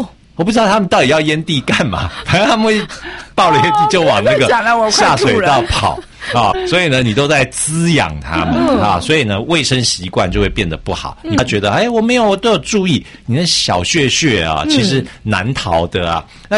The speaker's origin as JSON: {"language": "Chinese", "country": "Taiwan", "said": "就是说有一些啊我们台湾人呢很习惯的事情"}